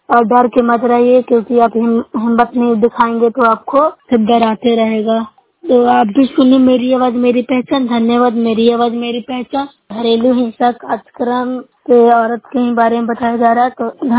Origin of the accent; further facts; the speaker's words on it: Nursarai, Bihar, India; मैं नूसरा ब्लॉक से हूँ, जिला नालंदा के निवासी हूँ।